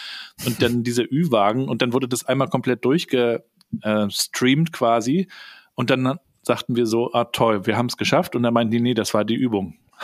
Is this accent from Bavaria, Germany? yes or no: no; Rostock, Mecklenburg-Vorpommern, Germany; Ich bin hier in Rostock in einer Kirchgemeinde groß geworden. Meine Eltern schon, Großeltern auch.